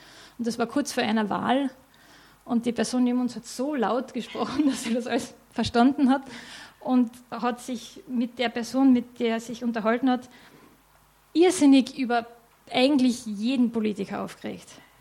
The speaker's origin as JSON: {"language": "German", "country": "Austria", "said": "Ich darf es sagen, weil ich bin ja selber Österreicherin."}